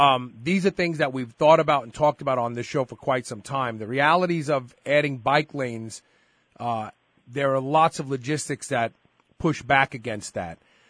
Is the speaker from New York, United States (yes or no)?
yes; Brooklyn, New York, United States; I grew up in Brooklyn.